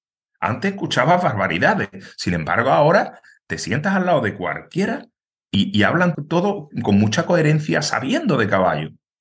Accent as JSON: {"language": "Spanish", "town": "Pilas", "region": "Andalusia", "country": "Spain", "said": "en Pilas, que es de donde yo soy"}